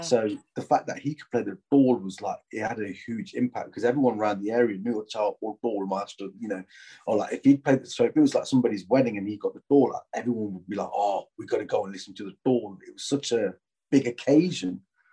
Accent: Derby, East Midlands, United Kingdom; Oh, yeah, absolutely. Born and raised in Derby.

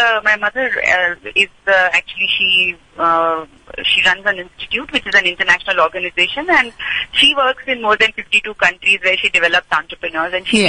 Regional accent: Gujarat, India; પહેલી વાત તો કારણ કે હું એક ગુજરાતી છું અને એક બહુ જ પ્રાઉડ ગુજરાતી છું.

